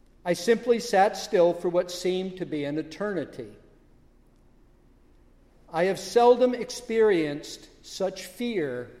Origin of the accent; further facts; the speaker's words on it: Vermont, United States; When I was growing up in Vermont, I remember loving to explore some of the caves in our area.